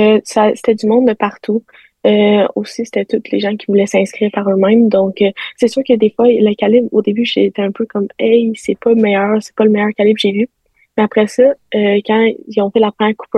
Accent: Saint-Hilaire, Quebec, Canada; Oui, ben je viens de Saint-Hilaire.

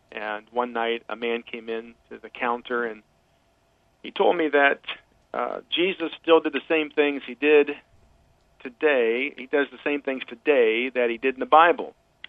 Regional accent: Ohio, United States; I grew up in Ohio, in a small town, farming community, and just kind of your normal average middle America type family. We went to church some. Wasn't a strong Christian background, but went to church some.

